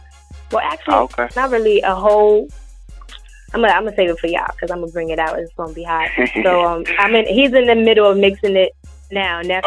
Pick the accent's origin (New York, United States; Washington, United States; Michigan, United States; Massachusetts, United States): New York, United States; Harlem; Yeah, I'm from Harlem.